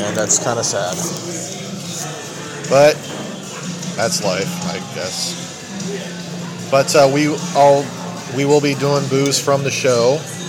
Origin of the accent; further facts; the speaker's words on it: Columbus, Ohio, United States; Well, a lot of you know I'm from Columbus, Ohio